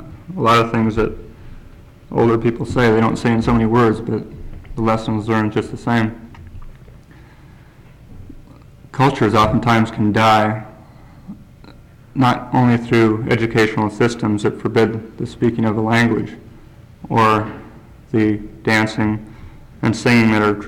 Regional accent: Sitka, Alaska, United States; I'm a Tlingit from Sitka, Shiatica and Sea Alaska shareholder, enrolled in Sitka Community Association.

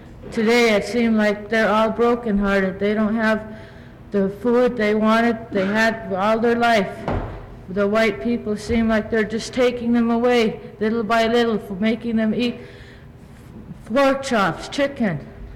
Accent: Copper Center, Alaska, United States; I'm from Copper Center Village.

